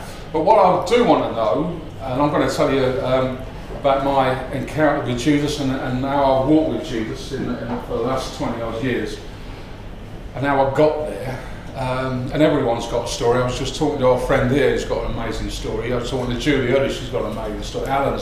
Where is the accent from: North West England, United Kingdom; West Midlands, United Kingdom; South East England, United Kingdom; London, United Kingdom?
West Midlands, United Kingdom; Burton-on-Trent; born there; I was born up in the Midlands in a place called Burton-on-Trent.